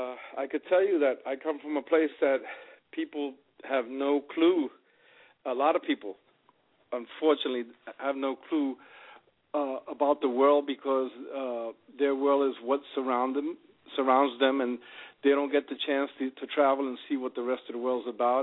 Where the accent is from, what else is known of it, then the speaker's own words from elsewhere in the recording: New York City, New York, United States; in the 60s when I was a young kid growing up in the Bronx, New York.